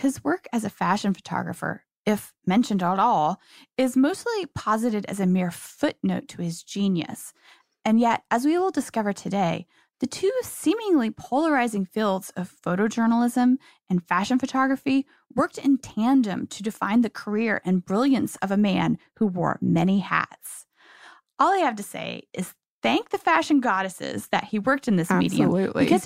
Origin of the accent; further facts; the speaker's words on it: Kansas, United States; I've been there because I grew up in Kansas myself.